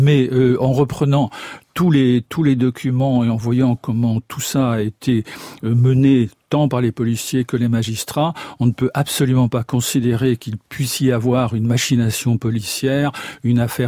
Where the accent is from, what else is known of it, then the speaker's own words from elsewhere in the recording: Brittany, France; je le dis en tant que Breton